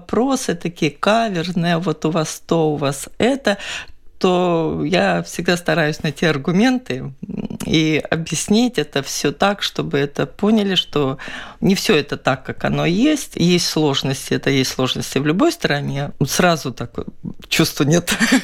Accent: Latvia; А я из Латвии. Вот есть такая страна, я из Латвии

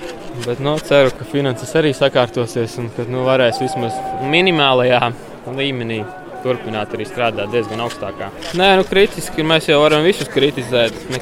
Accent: Madona, Madona Municipality, Latvia; es pats no Madonas, man arī trase laba ir. Un es tur patās pie trases dzīvoju

